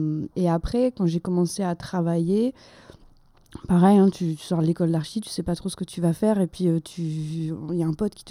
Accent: Grand Est, France; now in Marseille, France; moi, à la base, je suis Lorraine, tu vois.

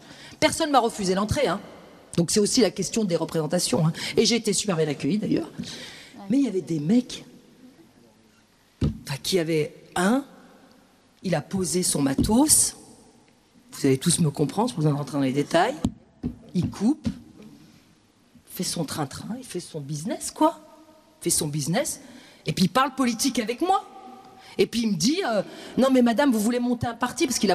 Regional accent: France; je ne peux pas sans cesse dire, je suis Française.

